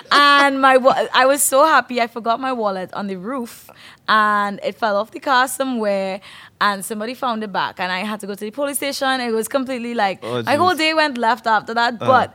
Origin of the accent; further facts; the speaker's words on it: Trinidad & Tobago; I'm from Trinidad and Tobago, but I represent for the Caribbean